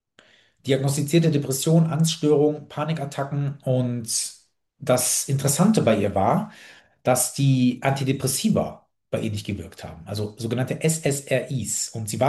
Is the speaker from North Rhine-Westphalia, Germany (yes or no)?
yes; Düsseldorf, North Rhine-Westphalia, Germany; Letztens habe ich in Düsseldorf, also hier, wo ich herkomme, ein großes Seminar gegeben